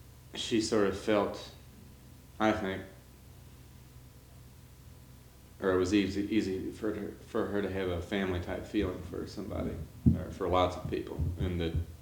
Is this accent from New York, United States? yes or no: no; Louisville, Kentucky, United States; I grew up in Louisville, in this end of town, and moved across the street from the Little Loom House when I was 16.